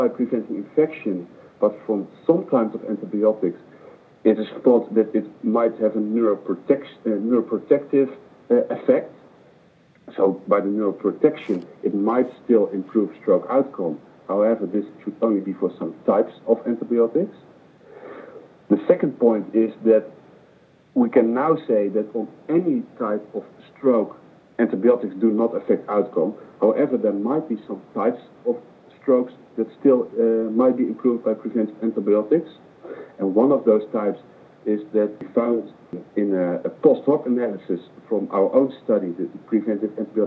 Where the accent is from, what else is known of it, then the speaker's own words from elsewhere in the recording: Netherlands; I'm from the Netherlands